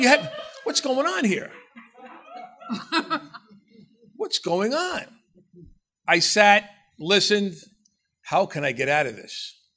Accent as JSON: {"language": "English", "region": "New Jersey", "country": "United States", "said": "We could talk that way. We're from New Jersey, you know."}